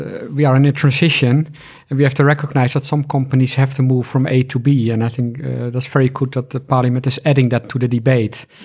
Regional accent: Netherlands; English is a second language; I'm from the Netherlands and we are discussing extending Schiphol, our airport

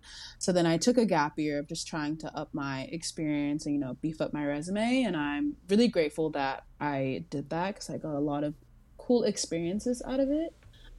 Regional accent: Arkansas, United States; now in Los Angeles, United States; And like Mason, I'm not from California. I am from Arkansas. I, however, do not have the luxury of saying I'm a double Trojan. I did my undergrad in Arkansas.

